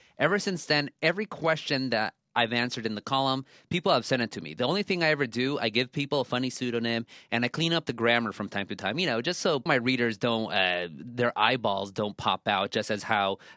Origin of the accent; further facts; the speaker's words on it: United States; first language Spanish; English is a second language; You know, I grew up amongst Mexicans. My parents are both immigrants, and my first language was Spanish, but I assimilated quickly because that's what happens in the United States with the children of immigrants.